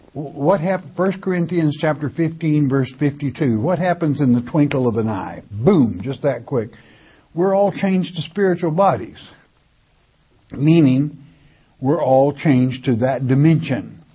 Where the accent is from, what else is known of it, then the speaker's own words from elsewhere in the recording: California, United States; I'm from California.